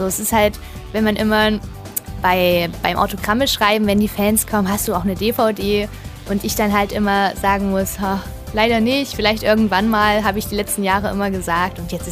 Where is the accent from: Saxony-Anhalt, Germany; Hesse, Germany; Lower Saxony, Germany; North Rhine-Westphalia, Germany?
Saxony-Anhalt, Germany; Mücheln; Ich habe im Jahr 2013 schon mal ein Open Air gemacht in meiner Heimat Mücheln am Geiseltalsee.